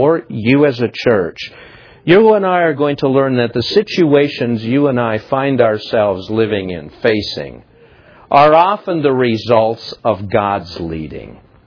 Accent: Minnesota, United States; I'm a Minnesotan. Came out here for the first time.

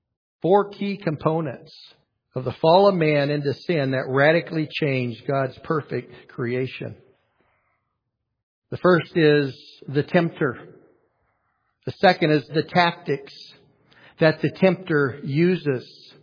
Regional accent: California, United States; Now, growing up in Northern California, close to Shasta Lake, I have many memories of catching and playing with water snakes and gardener snakes

